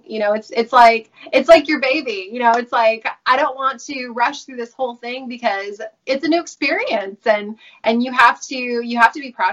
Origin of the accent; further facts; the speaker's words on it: California, United States; I would like slowly move closer and closer to Los Angeles, just because I'm from Orange County.